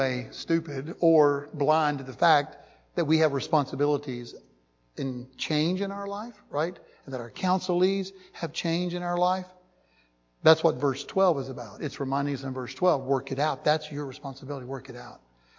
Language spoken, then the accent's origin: English; Georgia, United States; I know I'm from Georgia. Only my South Carolina brothers and sisters back there really get what I'm saying.